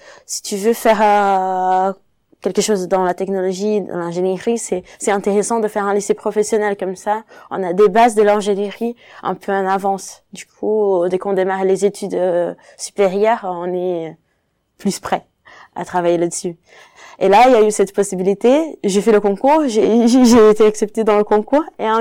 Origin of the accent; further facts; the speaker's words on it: Brazil; French is a second language; moved away as an adult; now in France; je suis brésilienne, j'ai 26 ans. Je suis arrivée en France en 2017, du coup j'avais 21.